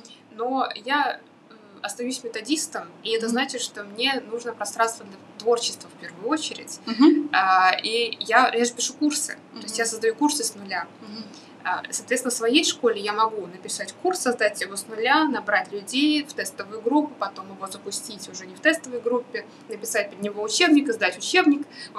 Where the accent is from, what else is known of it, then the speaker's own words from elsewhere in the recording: Russia; now in Germany; что я из России.